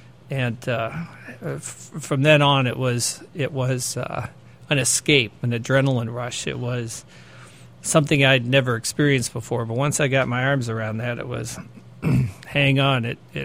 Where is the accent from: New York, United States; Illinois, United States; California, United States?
Illinois, United States; Wheaton; I grew up in Illinois, Wheaton, Illinois. And I spent my youth in Wheaton.